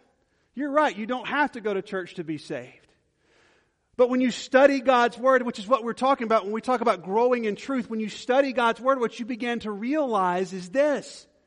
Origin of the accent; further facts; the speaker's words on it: Georgia, United States; especially in the South where we live, and back over where I grew up in Georgia